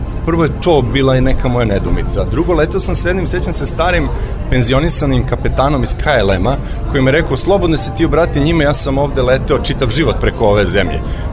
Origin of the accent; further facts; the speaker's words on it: Mladenovac, Belgrade, Serbia; also born or lived in Smederevska Palanka; Ja sam rođen u Smederevskoj Palanci i prvih 7 godina života sam tamo proveo, ali Mladenovac je strašno blizu, posle sam čitavo detinjstvo proveo u Mladenovcu.